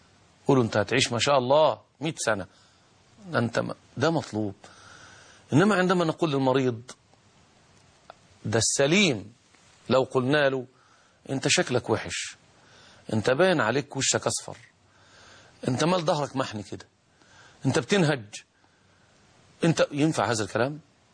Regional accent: Egypt; في بلادنا مصر من 50 أو من 40 سنة أو من 30 سنة

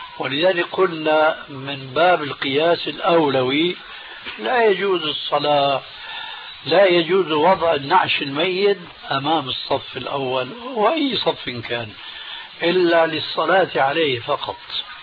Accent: Syria; وكما يقولون عندنا في سوريا

